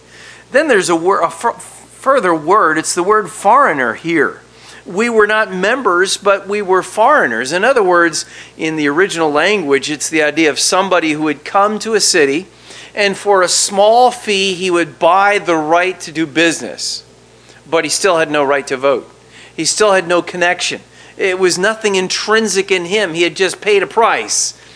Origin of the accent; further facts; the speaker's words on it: United States; I'm an American like you. You know, it's a special thing to be a Native American, born here.